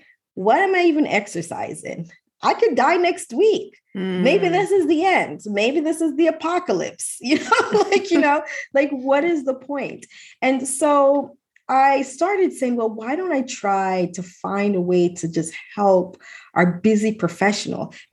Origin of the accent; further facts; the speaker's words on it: Jamaica; now in United States; I am originally from Jamaica, West Indies. So family moved to the United States and I was living in New Jersey. This is in the 90s.